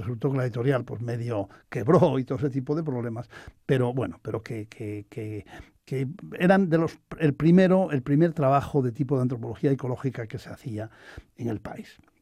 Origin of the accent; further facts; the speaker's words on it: Castile and León, Spain; en la zona de donde yo vengo, donde he nacido, que es el Bierzo